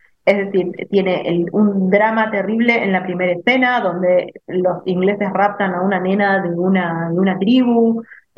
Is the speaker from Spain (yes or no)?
no; Argentina; Así que te lo firmo, que soy de acá de Argentina, que eso sucede.